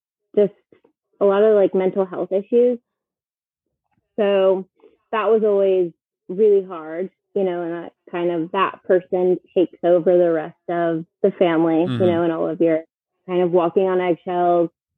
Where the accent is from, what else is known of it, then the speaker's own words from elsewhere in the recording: Florida, United States; We don't have them in Georgia, but I grew up in Florida, so Taco Bell, 7-Eleven, get Slurpees